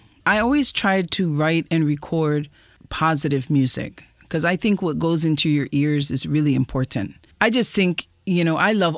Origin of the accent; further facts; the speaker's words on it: Maui, Hawaii, United States; Okay, I grew up in Maui Youth Theater, but I didn't like sing a song.